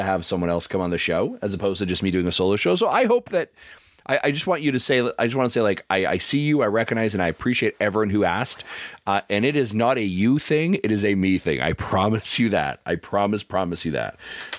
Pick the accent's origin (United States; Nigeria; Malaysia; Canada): Canada; So as a Canadian